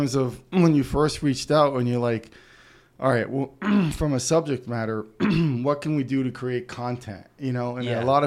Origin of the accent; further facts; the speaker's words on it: Manchester, New Hampshire, United States; I grew up here in Manchester, New Hampshire, three blocks away from Pappy's Pizza.